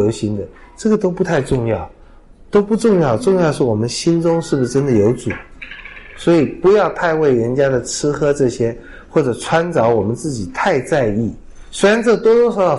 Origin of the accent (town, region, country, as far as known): China